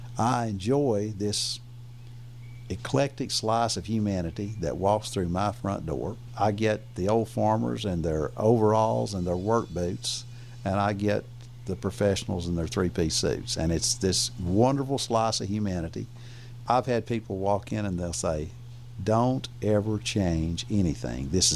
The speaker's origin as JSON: {"language": "English", "region": "Virginia", "country": "United States", "tie": "born there", "said": "I was born over in Scott County, Virginia, just about 3 hours from where we're sitting here in Madisonville."}